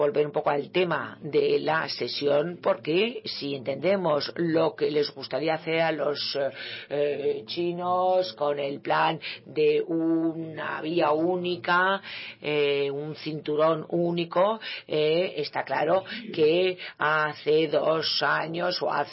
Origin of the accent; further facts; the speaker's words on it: United States; now in Brussels, Belgium; yo soy americano, a pesar de vivir en Bruselas